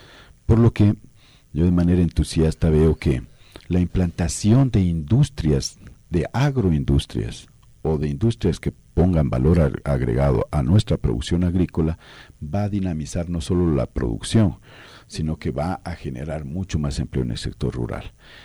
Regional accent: Tulcán, Carchi, Ecuador; also born or lived in Quito; Yo soy carchense, pastuso de pura cepa, digamos así. Nací en Tulcán. Mis padres son maestros. Mi padre ya ha fallecido, pero son maestros. Me pasé toda mi vida en Tulcán. Luego estudié en Quito.

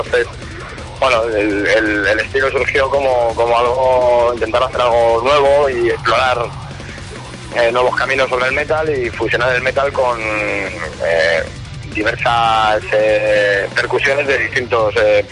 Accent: Madrid, Community of Madrid, Spain; pues somos de Madrid, del sur de Madrid, de gran parte de la mayoría de la banda, yo del norte

